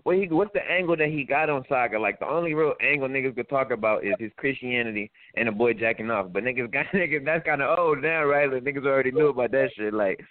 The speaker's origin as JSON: {"language": "English", "town": "Las Vegas", "region": "Nevada", "country": "United States", "said": "I'm from Vegas, Las Vegas, all the way on the West Coast."}